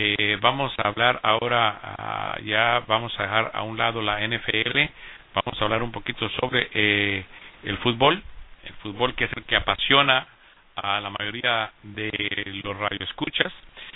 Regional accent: Valverde Vega, Alajuela, Costa Rica; En ese tiempo iba yo para de mi pueblo, Valverde Vega, hacia la ciudad de Grecia a estudiar allá

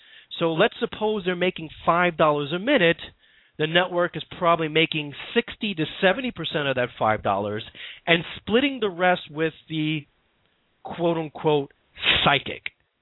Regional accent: United States; I come obviously from my accent. I think you could tell from the United States. I am in New York

